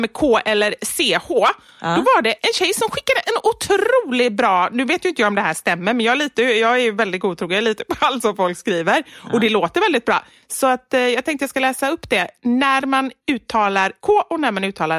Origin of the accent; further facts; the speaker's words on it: Stockholm, Stockholm County, Sweden; för mig som stockholmare